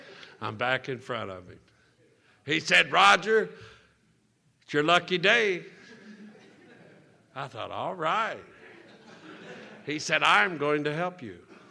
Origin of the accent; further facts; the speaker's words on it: Kentucky, United States; I'm from Western Kentucky.